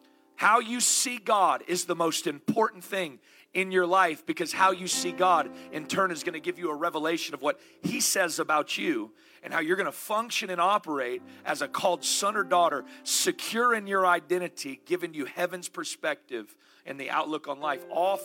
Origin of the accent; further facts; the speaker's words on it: the South, United States; You know, I was raised in the South, and being raised in the South, I'm not talking about Southern Canada, I'm talking about Southern United States